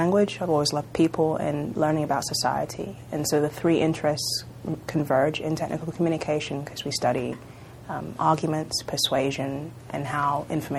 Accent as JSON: {"language": "English", "country": "United Kingdom", "said": "it was a fascinating experience for me as a British citizen to see the working of government up close"}